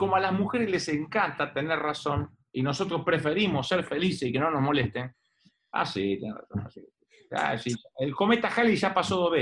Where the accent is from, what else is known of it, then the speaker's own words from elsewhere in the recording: Argentina; Los que somos de Argentina